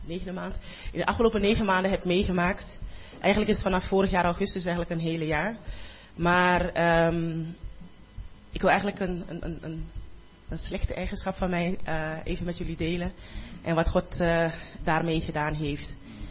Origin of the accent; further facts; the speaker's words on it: Amsterdam, North Holland, Netherlands; ik kom uit Amsterdam, dat kan toch gewoon helemaal niet.